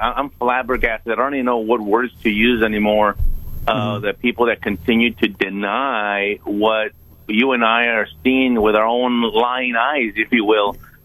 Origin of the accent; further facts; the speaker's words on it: El Paso, Texas, United States; I'm originally from El Paso, Texas, and I've been on the phone with my contacts, even my family members down there